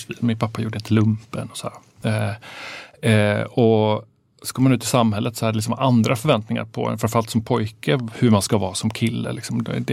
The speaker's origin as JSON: {"language": "Swedish", "country": "Argentina", "said": "jag kommer från från Latinamerika och dels så, från Argentina med en svensk mamma och sen så uppvuxen i frikyrka."}